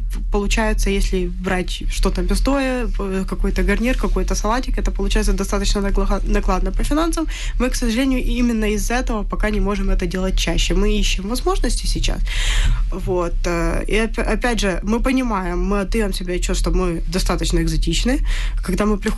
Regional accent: Ukraine; Потому что я украинка.

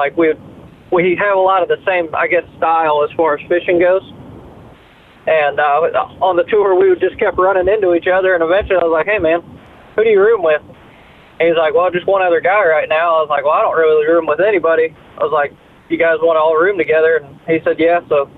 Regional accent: Davenport, Iowa, United States; My dad and I grew up fishing, actually, the Mississippi River. So I was born in Davenport, Iowa.

